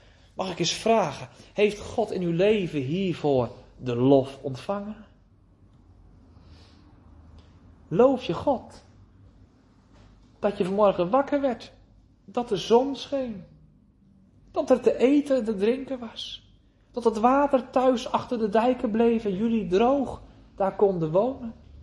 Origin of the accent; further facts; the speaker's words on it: Netherlands; born there; En dan wonen wij hier in dit land, we zijn geboren in Nederland.